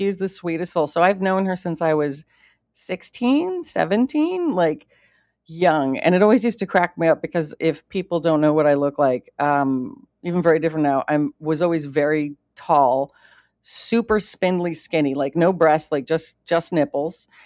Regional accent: Littleton, Colorado, United States; also born or lived in Alexandria, Virginia; I grew up, started out in D.C., so in Alexandria, Virginia, for anyone there. And then when we were 8, moved to Littleton, Colorado, is Danny and I.

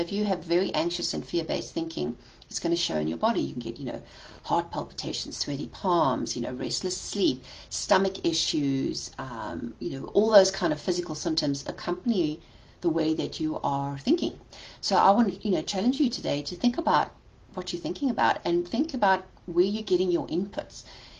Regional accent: South Africa; moved away; growing up in South Africa and the trauma I had to go through as a child

